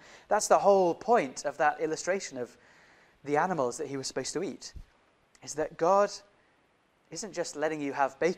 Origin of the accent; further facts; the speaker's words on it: Indonesia; Okay, I grew up in Southeast Asia, in Indonesia. That's why I was born and raised.